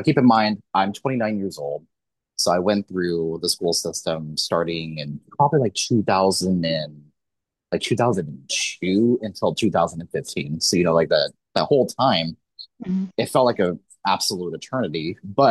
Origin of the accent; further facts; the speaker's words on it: Missouri, United States; So I grew up in Missouri, where it is very heavy abstinence only.